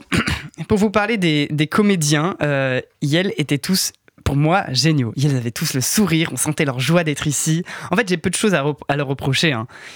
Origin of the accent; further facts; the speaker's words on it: Nouvelle-Aquitaine, France; je viens de Charente-Maritime, donc en province, hein, comme diraient les Parisiens, et donc pas loin de Rochefort.